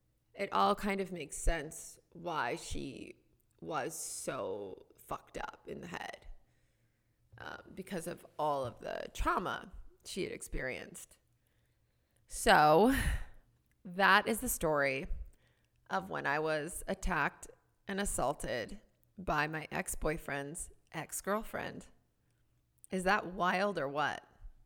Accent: Downers Grove, Illinois, United States; So I grew up in Downers Grove, Illinois, which is a suburb like 20 miles west of Chicago.

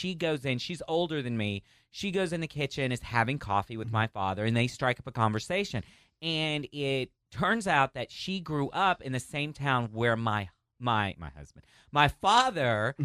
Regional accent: Texas, United States; First of all, I'm not from the Midwest.

